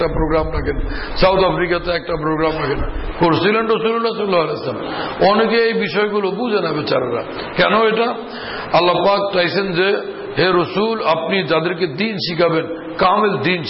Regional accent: Bhola, Barisal Division, Bangladesh; আমার বাড়ি বোলা

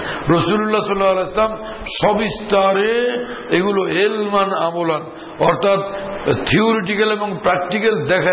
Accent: Bhola, Barisal Division, Bangladesh; আমার বাড়ি বোলা

